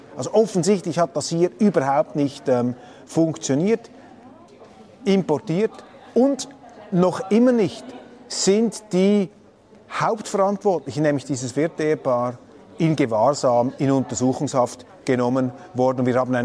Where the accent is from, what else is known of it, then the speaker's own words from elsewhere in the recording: Switzerland; Also die Schweiz gibt hier ein für mich als Schweizer extrem besorgniserregendes Bild ab.